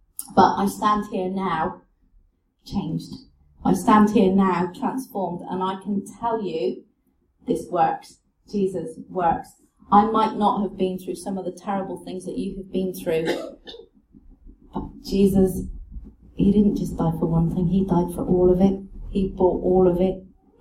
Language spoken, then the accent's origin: English; South West England, United Kingdom; And we're from Cornwall, and it's all rugby teams and prop forwards.